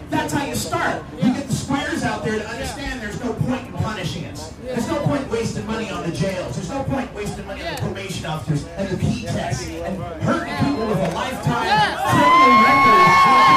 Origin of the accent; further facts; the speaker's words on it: Portland, Oregon, United States; So I'm from Portland, Oregon, where I can walk six blocks away from my house to go to a legal pot shop.